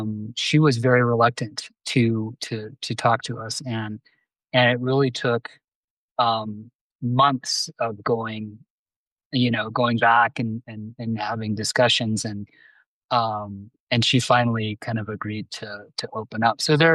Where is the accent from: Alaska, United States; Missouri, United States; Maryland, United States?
Alaska, United States; You know, I was born and raised in Alaska. Spent most of my formative years there